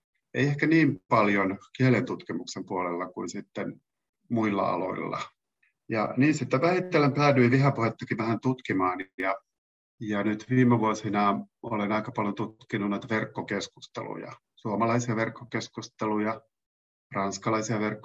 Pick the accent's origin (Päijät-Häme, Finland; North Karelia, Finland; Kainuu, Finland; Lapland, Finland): Kainuu, Finland; accent: Kainuu dialect; Mä oon itsekin alun perin ei-standardi kielimuodon äidinkielinen puhuja, eli kaidun murre on mun äidinkieli.